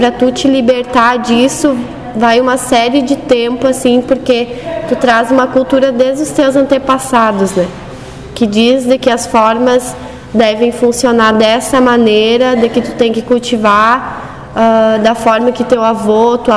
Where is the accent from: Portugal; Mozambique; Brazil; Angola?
Brazil; Vale do Sol, Rio Grande do Sul; now in Santa Cruz do Sul, Brazil; sou natural do município de Vale do Sol, Santa Cruz do Sul. Estou residindo em Santa Cruz hoje.